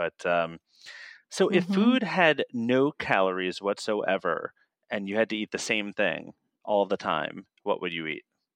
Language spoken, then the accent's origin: English; New York, United States; As a New Yorker who orders from Domino's delivery, you know, I'm not one to judge.